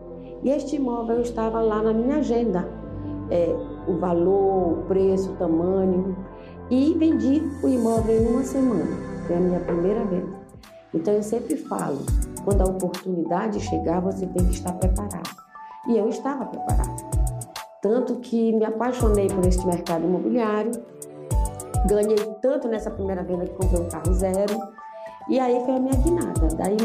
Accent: Santarém, Pará, Brazil; É, a minha luta não foi tão pequena, sou de Santarém

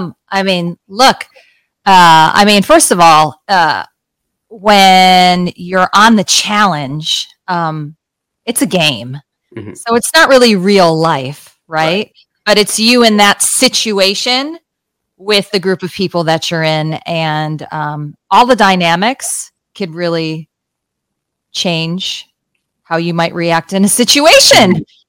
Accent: Cleveland, Ohio, United States; now in Los Angeles, United States; I'm from Cleveland, Ohio.

